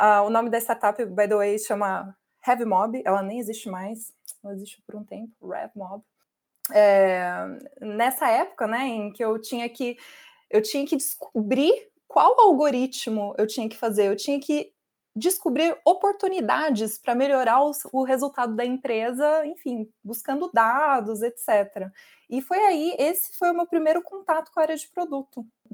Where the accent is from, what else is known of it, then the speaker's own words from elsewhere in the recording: Mogi das Cruzes, São Paulo, Brazil; born there; eu nasci em Mogi das Cruzes, aqui pertinho da capital de São Paulo.